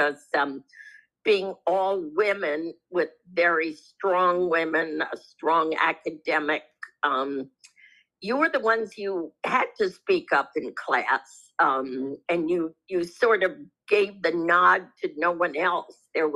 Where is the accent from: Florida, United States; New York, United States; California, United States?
New York, United States; My very first job was working for Governor Nelson Rockefeller when I grew up outside of Albany